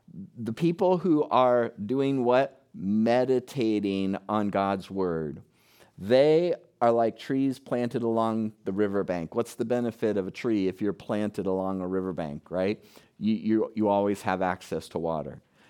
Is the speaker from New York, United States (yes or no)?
no; Florida, United States; Many of you know that I'm from South Florida